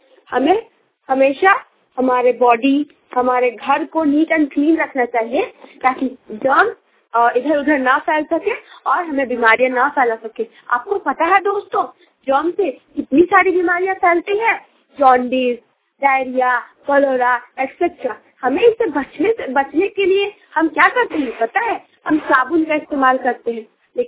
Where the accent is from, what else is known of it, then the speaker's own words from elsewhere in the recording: Ranchi, Jharkhand, India; मैं रांची झारखंड से हूँ।